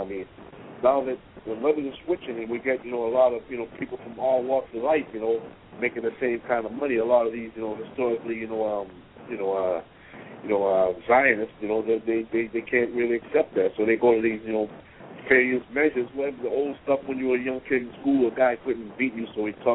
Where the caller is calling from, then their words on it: Boston, Massachusetts, United States; I'm calling from Boston.